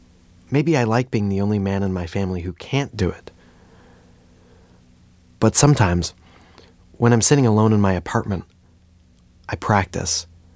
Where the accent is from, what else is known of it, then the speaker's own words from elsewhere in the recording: New York, United States; used the same call to bring my brother and me home from playing kickball in the cul-de-sac where we grew up in the Finger Lakes region of central New York.